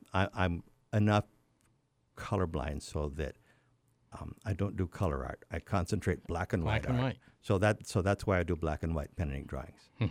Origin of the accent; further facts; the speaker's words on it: California, United States; I grew up in Gold Rush, California, in a little mountain town, Northern Mines area, and I lived a couple of miles outside of town on a rural road.